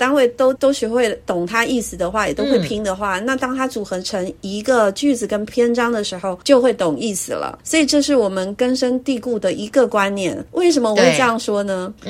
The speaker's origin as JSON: {"language": "Chinese", "country": "Taiwan", "said": "就是我们台湾人有一阵子会觉得学英文就等于背单字"}